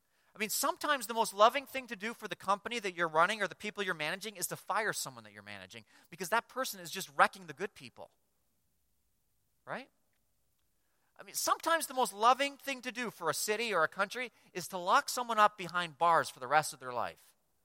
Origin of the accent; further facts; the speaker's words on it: Guelph, Ontario, Canada; I grew up in Guelph.